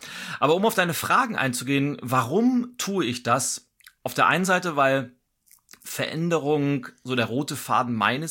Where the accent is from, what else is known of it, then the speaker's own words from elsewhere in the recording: Schleswig-Holstein, Germany; now in Berlin, Germany; ich bin 43 Jahre alt. Ich bin gebürtig nordisch bei Nature, bin in Lübeck geboren, lebe aber seit über 20 Jahren in Berlin. Also Berlin ist mein Zuhause und Schleswig-Holstein ist so meine Heimat.